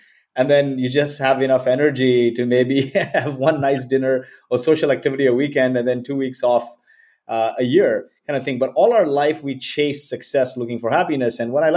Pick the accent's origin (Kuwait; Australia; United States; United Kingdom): Kuwait; I was born in Kuwait. My parents are from India.